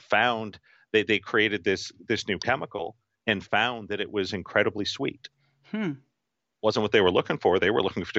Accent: West Coast, United States; And I had no idea because I grew up on the West Coast.

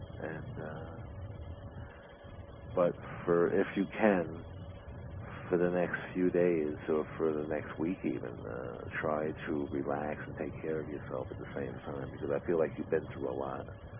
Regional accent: New York, United States; I love New York. I'm a New Yorker at heart.

